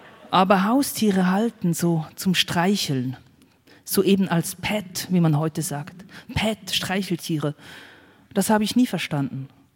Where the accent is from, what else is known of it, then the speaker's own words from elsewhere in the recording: Aargau, Switzerland; Ja, die ländliche Schweiz, wo ich herkomme, das Fricktal, meine Heimat, das ist klimatisch ja der Zeit schon voraus.